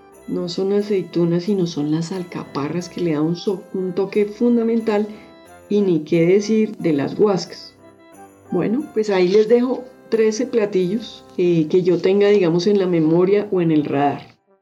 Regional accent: Bogotá, Colombia; En Bogotá, pues como yo soy de Bogotá, digamos que lo que más recuerdo yo es el ajiaco santafereño.

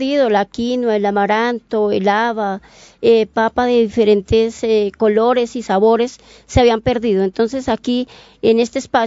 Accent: Moniquirá, Boyacá, Colombia; born there; yo nací en Moniquirá, Boyacá, la ciudad dulce de Colombia, y hacemos muchos bocadillos.

